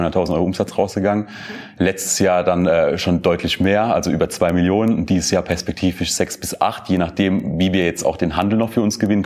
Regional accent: Landau, Rhineland-Palatinate, Germany; Wir kommen aus Landau, aus der Pfalz. Ja. Es ist eine schöne Region, lebenswert ohne Ende.

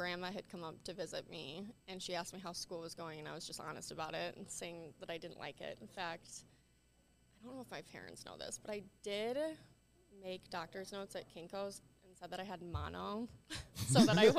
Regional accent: Iowa, United States; now in Minneapolis, United States; I am actually originally from Iowa, but I live in Minneapolis, Minnesota currently.

